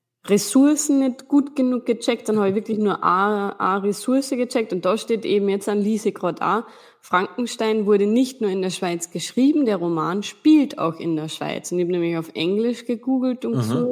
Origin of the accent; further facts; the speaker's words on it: Austria; ich meine, jetzt bin ich Österreicherin